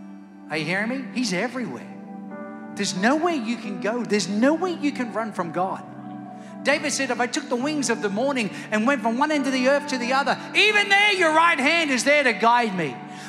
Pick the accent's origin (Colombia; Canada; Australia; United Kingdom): Australia; moved away as an adult; now in United States; It's why Sharon and I came from Australia. We had a good job. We had a good church.